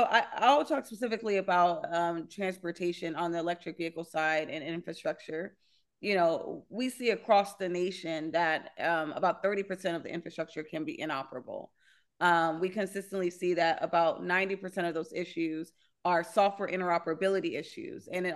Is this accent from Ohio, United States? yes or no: no; Los Angeles, California, United States; I'm from South Central Los Angeles, still live in South Central Los Angeles.